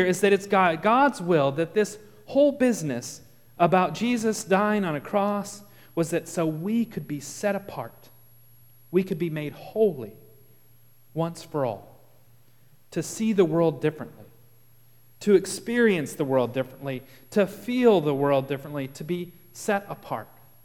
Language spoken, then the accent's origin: English; Texas, United States; accent: Texas; I get my Texas accent comes out just a little bit.